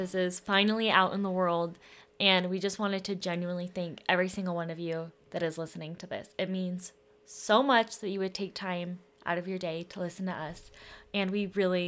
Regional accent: Denver, Colorado, United States; I am a professional photographer. I am from Denver.

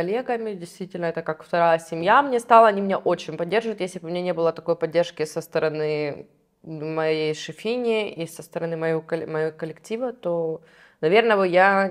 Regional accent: Ukraine; то, что я с Украины, и я уже как бы, да, здесь как пример, первопроходимец такой

